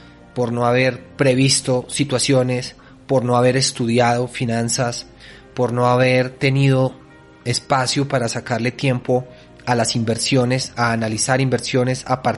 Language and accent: Spanish; Colombia; para los que me están escuchando en Colombia, que es de donde yo soy